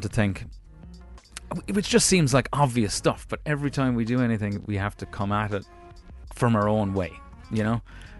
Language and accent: English; United States; born there; Maybe I am one, actually, because I was born in America.